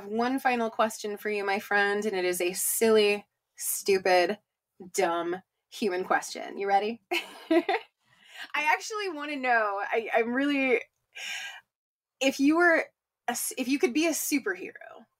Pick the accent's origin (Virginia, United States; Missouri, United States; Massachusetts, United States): Missouri, United States; St. Louis; We'll be recording it soon for St. Louis, my hometown.